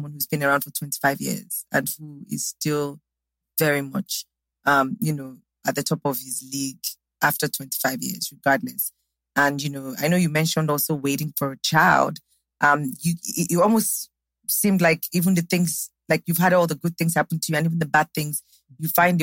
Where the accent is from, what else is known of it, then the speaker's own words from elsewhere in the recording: Ondo, Nigeria; I'm from Ondo State, too.